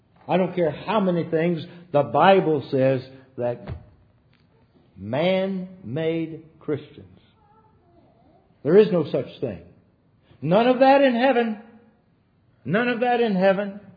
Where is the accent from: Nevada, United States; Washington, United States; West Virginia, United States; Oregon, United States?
West Virginia, United States; served God in the mountains of my home state of West Virginia.